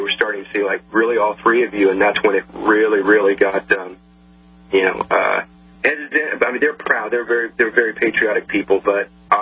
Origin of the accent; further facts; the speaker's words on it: Arkansas, United States; Yeah, we're all from South Arkansas. Grew up country boys, all of us.